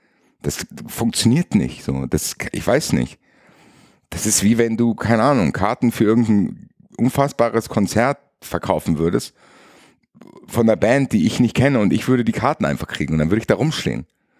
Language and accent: German; Frankfurt, Hesse, Germany; soll auch gar nicht so als Frankfurter arrogant rüberkommen